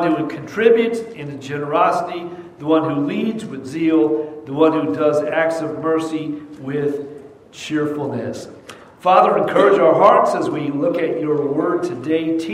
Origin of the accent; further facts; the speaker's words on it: New Jersey, United States; And you know, I'm from Jersey, I don't care.